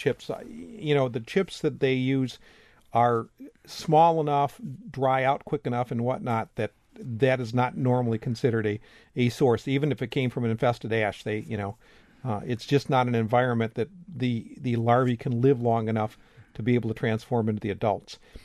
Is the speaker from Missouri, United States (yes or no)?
no; Wisconsin, United States; Growing up in Wisconsin and I never would have thought I would see cases of human bot fly here.